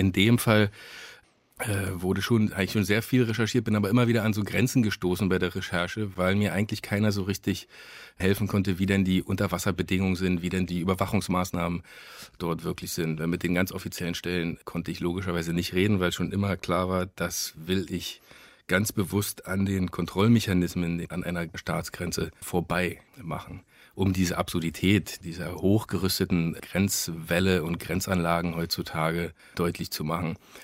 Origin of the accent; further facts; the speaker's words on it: Berlin, Germany; weil ich bin in der DDR groß geworden, also was heißt groß geworden, ich war 12, als die Wende war und in dem Berliner 90er dann sozusagen groß geworden in meiner Jugend